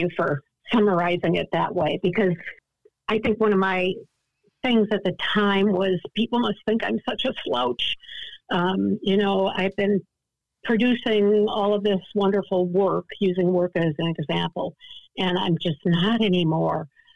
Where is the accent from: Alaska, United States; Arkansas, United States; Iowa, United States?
Iowa, United States; Clinton; a reading at the spiritualist church in my hometown of Clinton, Iowa.